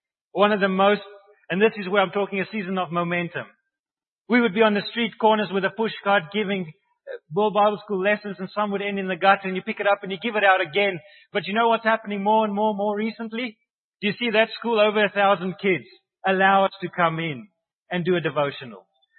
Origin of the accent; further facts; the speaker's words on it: South Africa; As a South African, we cannot get a visa to go work in Namibia